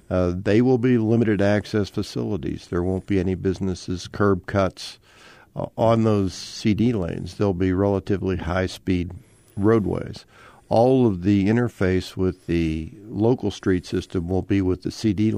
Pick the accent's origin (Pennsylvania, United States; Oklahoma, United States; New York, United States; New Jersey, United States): Pennsylvania, United States; I typically tell people that if you took my home state of Pennsylvania and drew an east-west line through the center